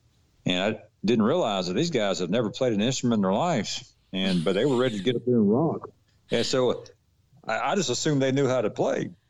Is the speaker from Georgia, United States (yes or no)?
yes; Forest Park, Georgia, United States; We lived on the south side of Atlanta, which Clayton County. You know, it's not known as one of the best areas, I guess. But Forest Park is where I was at, and then we moved out west of Atlanta